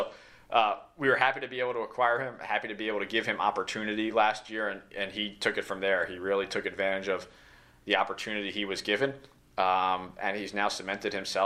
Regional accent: Northeast, United States; This was new to me because I grew up in the Northeast

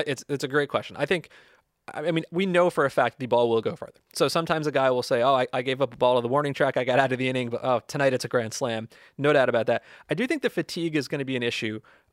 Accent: New Jersey, United States; listen, I'm no Southern California native. I'm from New Jersey

